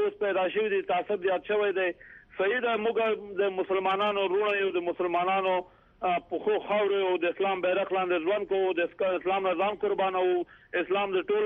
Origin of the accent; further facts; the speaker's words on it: Afghanistan; ما هم انسان هستیم، افغان هستیم، تذکره ما از افغانستان هستیم،